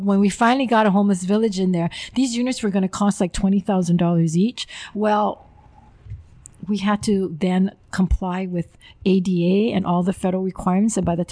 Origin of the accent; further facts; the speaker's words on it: Palama, Hawaii, United States; And I say it because I grew up in Palama